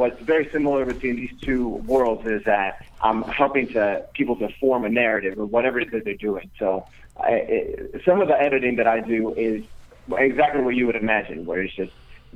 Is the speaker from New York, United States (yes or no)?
yes; Brooklyn, New York, United States; You know, I'm from Brooklyn, and Brooklyn in the late 80s, early 90s, you know, it's a jungle. It's crazy. And my parents came from the Dominican Republic and tried to create a life for me.